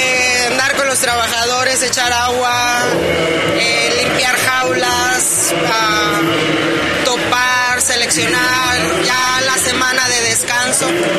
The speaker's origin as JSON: {"language": "Spanish", "town": "Monterrey", "region": "Nuevo León", "country": "Mexico", "tie": "born or raised there", "said": "De Monterrey, Nuevo León."}